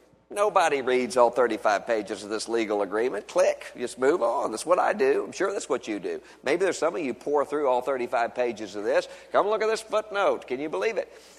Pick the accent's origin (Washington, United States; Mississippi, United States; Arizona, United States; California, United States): Mississippi, United States; here in the state of Kentucky and in my home state of Mississippi